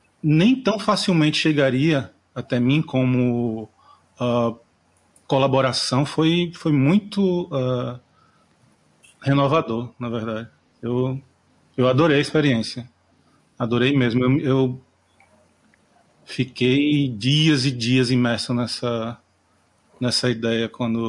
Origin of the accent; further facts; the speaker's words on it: Pernambuco, Brazil; sou aqui de Pernambuco.